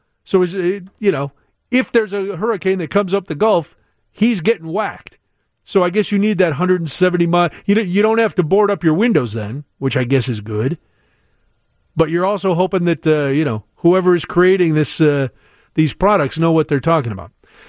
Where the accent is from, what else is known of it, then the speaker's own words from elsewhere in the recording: Ireland; Well, I'm going to follow the green one because I'm Irish.